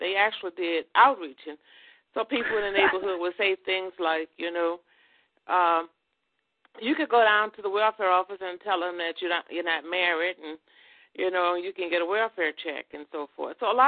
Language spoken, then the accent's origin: English; Natchez, Mississippi, United States; I grew up in Natchez, Mississippi, and I grew up during a time when Natchez was segregated.